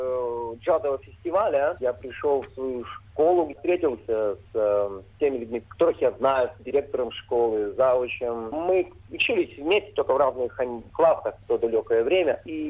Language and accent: Russian; Odesa, Odesa Oblast, Ukraine; Я просто как одессит обязан там.